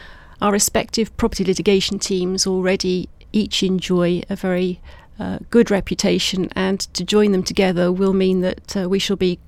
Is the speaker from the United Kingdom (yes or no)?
yes; Cardiff, Wales, United Kingdom; I come from Cardiff.